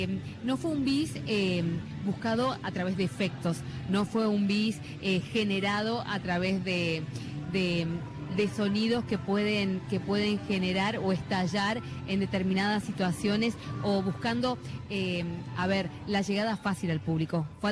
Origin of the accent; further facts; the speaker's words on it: Carlos Paz, Córdoba, Argentina; yo soy oriunda de Carlos Paz, es una ciudad muy particular que no tiene demasiada identidad o no tiene mucha relación con el folclore